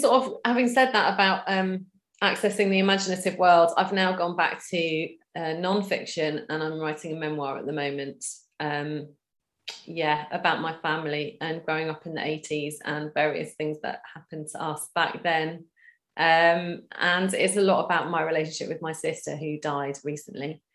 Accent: London, United Kingdom; moved away as an adult; now in Brighton, United Kingdom; I came from London. I left London about 6 or 7 years ago now.

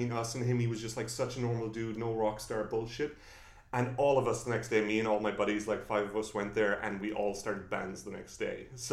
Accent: Ireland; Yeah, I mean, I love Ireland and all that, but I went to art school in my hometown after high school.

